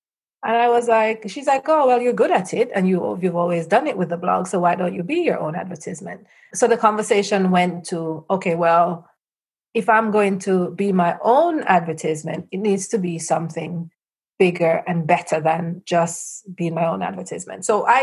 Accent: Jamaica; I'm Jamaican, so that's my Jamaican side.

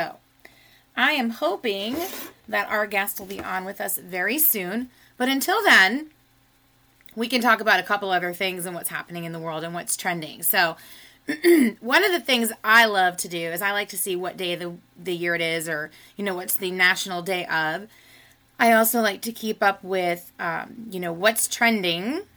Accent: Florida, United States; I was born and raised in South Florida. So by default, I always root for the home team

